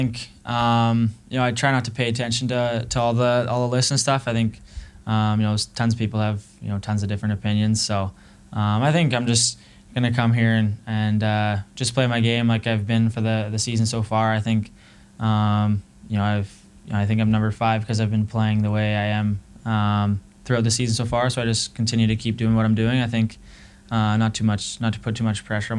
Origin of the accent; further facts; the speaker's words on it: Prince Albert, Saskatchewan, Canada; Yeah, we grew up in Prince Albert, and there was tons of holes in the walls.